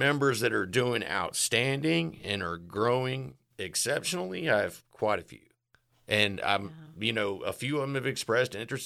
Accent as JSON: {"language": "English", "town": "Fort Walton Beach", "region": "Florida", "country": "United States", "said": "I'm actually from Fort Walton Destin."}